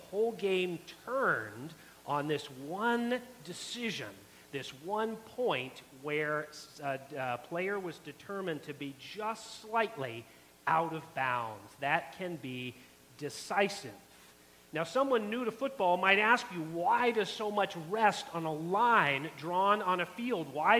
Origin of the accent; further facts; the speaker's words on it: United States; I realized as an American, I was now officially out of bounds.